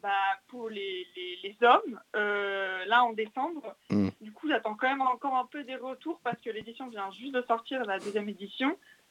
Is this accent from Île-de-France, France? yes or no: yes; Paris, Île-de-France, France; born there; also born or lived in United States; je suis née sur Paris, mais j'ai vécu 10 ans aux États-Unis, et pour faire mes études, je suis repartie sur Paris.